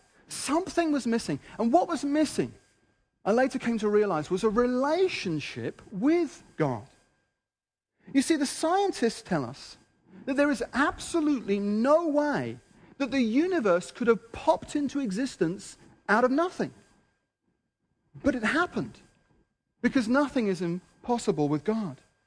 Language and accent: English; Wimbledon, London, United Kingdom; Of course, I was from Wimbledon, after all.